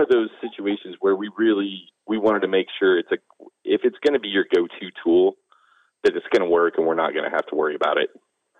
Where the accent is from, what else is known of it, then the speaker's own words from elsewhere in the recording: Wyoming, United States; moved away; Yeah, so I grew up in Wyoming, but my family's all from Eastern Kentucky, West Virginia. My family moved back from Wyoming in 94